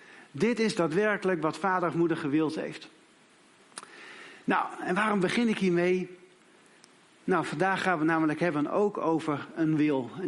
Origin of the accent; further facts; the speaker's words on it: Grijpskerk, Groningen, Netherlands; also born or lived in Assen; now in Friesland, Netherlands; Ik ben niet een Fries. Ik werk nu in Friesland. Oorspronkelijk kom ik uit Groningen. Dus eigenlijk is het nog erger. Maar ik ben geboren in Grijfskerk. Een heel klein dorpje in Groningen. Maar ik heb een lange tijd gewoond in Assen, de hoofdstad van Drenthe.